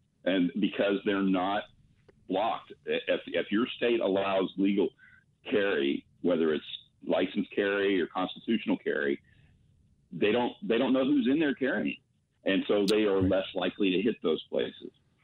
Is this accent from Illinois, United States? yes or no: no; Texas, United States; You know, it's like I'm a Texas resident. I grew up in Texas my whole life.